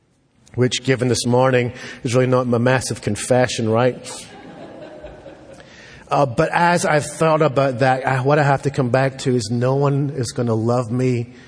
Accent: United Kingdom; But because I'm British, I'm like, oh, I get to make the observations, you don't.

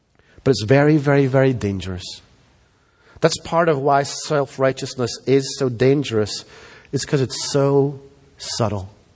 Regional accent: Scotland, United Kingdom; now in United States; I grew up in Scotland. I was born in the United Kingdom. I'm an American by choice. I'm living here by choice.

